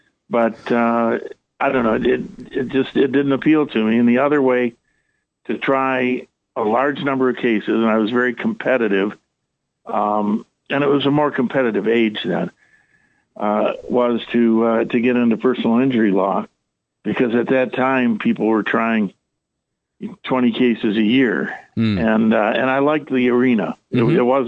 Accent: Redford, Michigan, United States; I am. I grew up in Redford around Plymouth and Telegraph, went to Thurston High School

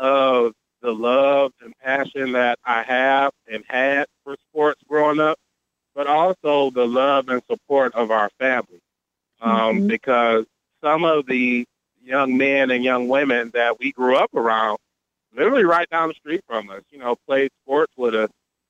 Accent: Detroit, Michigan, United States; And I think about that growing up because I'm visualized. I grew up in, you know, what would be a real full house.

